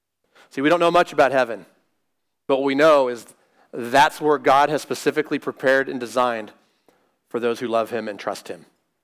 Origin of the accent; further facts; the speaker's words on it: United States; Because I know all the rights afforded to me as an American only pertain here, in this country.